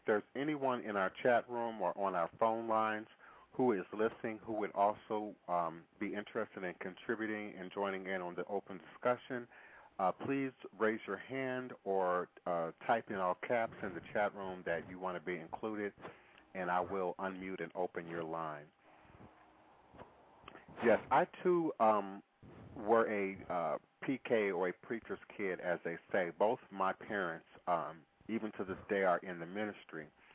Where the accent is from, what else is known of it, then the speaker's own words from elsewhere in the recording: Washington, District of Columbia, United States; I grew up in the Washington, D.C. area, so it was very convenient for me and my siblings to get on the metro, go to the Smithsonian Institution